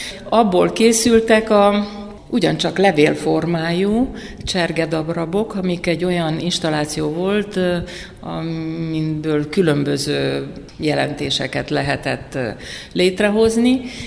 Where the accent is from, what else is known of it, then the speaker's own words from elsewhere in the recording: Oradea, Bihor, Romania; nagyon jó művészek voltak Váradon. Ebbe a forrongó légkörben ott nőttem fel én is.